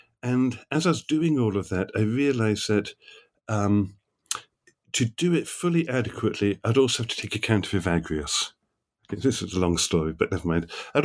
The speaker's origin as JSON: {"language": "English", "region": "England", "country": "United Kingdom", "tie": "born or raised there", "also_born_or_lived": "United States", "moved": "as an adult", "said": "So I grew up in England, did my doctoral work in Oxford with Metropolitan Callistus"}